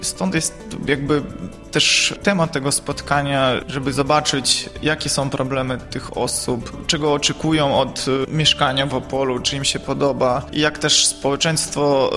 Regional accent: Kirovohrad Oblast, Ukraine; now in Opole, Poland; jestem z Ukrainy, z obwodu Kirowogrodzkiego, taki centrum Ukrainy. W Opolu pracuję na Uniwersytecie Opolskim.

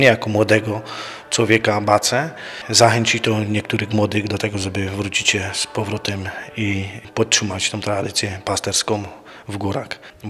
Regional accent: Górna Ochotnica, Lesser Poland, Poland; jestem z Górnej Ochotnicy, jestem tym najmłodszym bacą na Podhalu.

